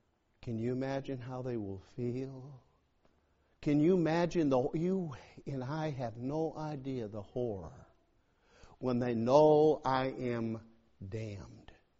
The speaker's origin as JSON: {"language": "English", "region": "New England", "country": "United States", "said": "And I'm a Yankee, I'm from New England"}